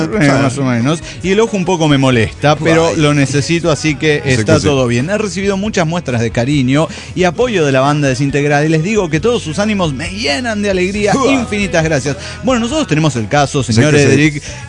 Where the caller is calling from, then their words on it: Guadalajara, Jalisco, Mexico; de Guadalajara, Jalisco, México.